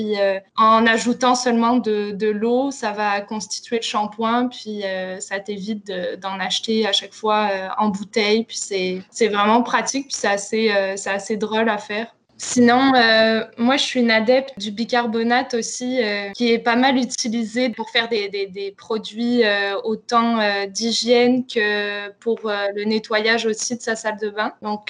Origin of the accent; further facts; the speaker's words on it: France; Moi, personnellement, je viens de France, donc j'ai toujours vu des bidets dans les salles de bain